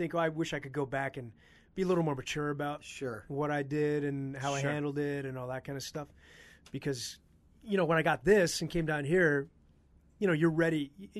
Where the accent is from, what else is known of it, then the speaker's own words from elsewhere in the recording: Canada; now in United States; You know, to me as a Canadian, like trying to get down here.